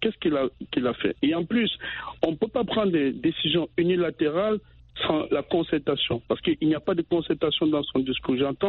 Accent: Cameroon; moi, je suis Camerounais et quand je vais au Cameroun, je vois pas ces routes, en fait.

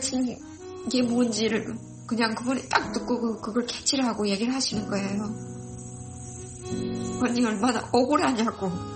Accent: North Korea; 내가 북한에서 온 사람이어서

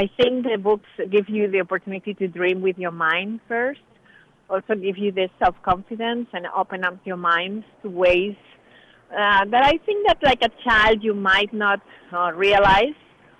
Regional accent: Valencia, Valencian Community, Spain; also born or lived in Madrid; I was born in Valencia in Spain, and I studied in Madrid.

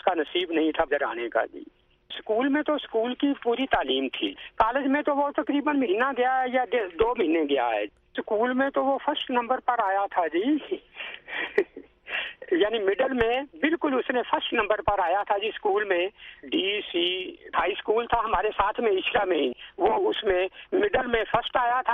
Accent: Lahore, Punjab, Pakistan; میں لاہور کا رہنے والا ہوں, ٹیکسی ڈرائیور ہوں.

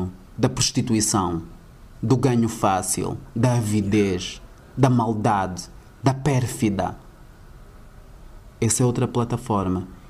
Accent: Angola; como angolanos, como africanos que somos

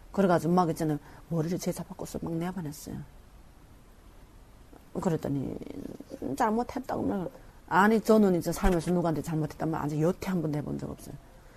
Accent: North Korea; also born or lived in China; now in South Korea; 근데 저는 중식을 많이 사랑했어요. 10년 했으니까 중국에서. 근데 우리는 북한 사람이길래 북한 음식을 전통을 해야 돼요.

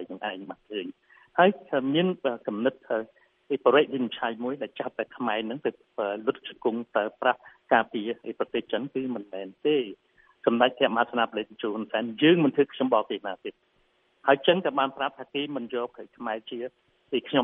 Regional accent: United States; now in Cambodia; ខ្ញុំជាជនជាតិអាមេរិកាំងដែលមកធ្វើការនៅស្រុកខ្មែរ

